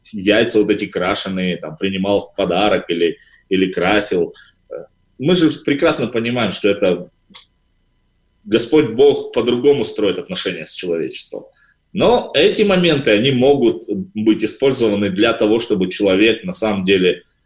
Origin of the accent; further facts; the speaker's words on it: Kazakhstan; я так раньше и думал, что я мусульманин только потому, что я казах.